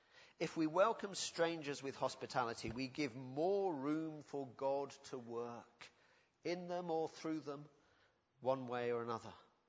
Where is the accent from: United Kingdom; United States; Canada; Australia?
United Kingdom; I'm talking as a British white male here.